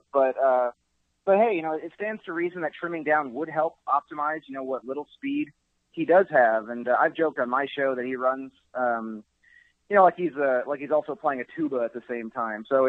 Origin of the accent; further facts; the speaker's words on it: Milwaukee, Wisconsin, United States; now in Queens, United States; I am out here in Queens, New York, but I am originally from Milwaukee